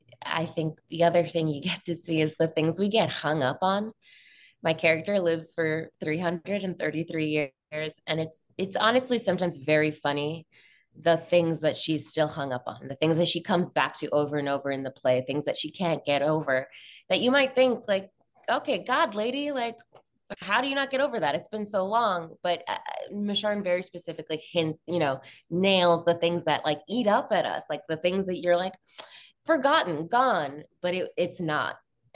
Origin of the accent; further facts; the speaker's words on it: New York, United States; In some ways, I think I'm very lucky. I grew up in New York.